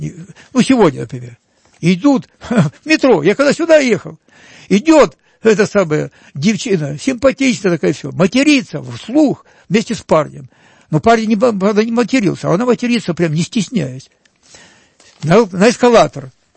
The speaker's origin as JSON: {"language": "Russian", "town": "Avdiivka", "region": "Donetsk Oblast", "country": "Ukraine", "tie": "born or raised there", "said": "я сам из Авдеевки, родился в Авдеевке, хотя казачьего рода, и предки там, донские казаки, русские, донские казаки"}